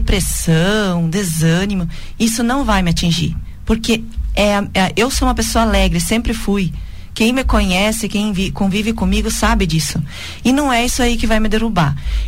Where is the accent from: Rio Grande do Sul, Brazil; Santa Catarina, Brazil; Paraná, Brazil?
Santa Catarina, Brazil; São Carlos; porque eu sou lá de São Carlos, né?